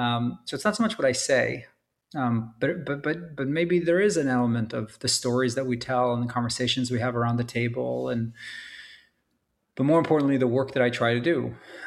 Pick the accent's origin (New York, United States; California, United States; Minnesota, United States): New York, United States; New York City; I grew up in New York City, parents who were artists, living under the poverty line.